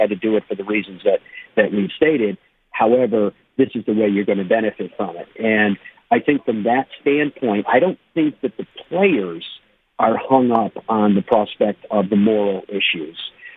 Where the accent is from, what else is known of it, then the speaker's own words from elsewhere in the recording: Ireland; When it comes to Ireland, I'm Irish. I'm a dual citizen, so I enjoy getting back there and seeing family and friends